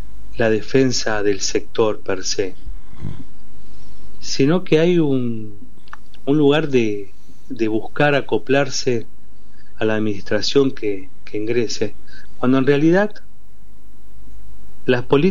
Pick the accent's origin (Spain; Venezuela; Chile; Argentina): Argentina; Y yo no puedo permitir, como argentino, no tener un proyecto colectivo donde todos estemos incluidos.